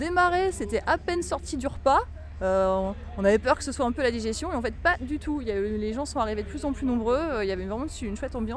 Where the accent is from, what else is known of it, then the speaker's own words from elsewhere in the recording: Compiègne, Hauts-de-France, France; Nous sommes originaires de la région de Compiègne.